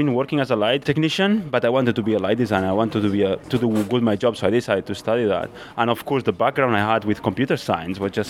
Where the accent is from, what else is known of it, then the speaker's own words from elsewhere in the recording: Catalonia, Spain; I grew up in a village close to Barcelona.